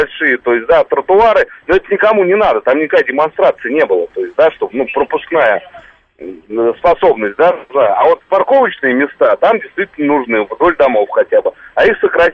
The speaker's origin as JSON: {"language": "Russian", "region": "Moscow", "country": "Russia", "tie": "born or raised there", "said": "я как резидент и коренной москвич"}